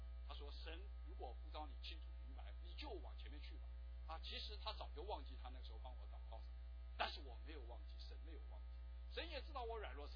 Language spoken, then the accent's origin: Chinese; China; 这跟我们中国人也有点相近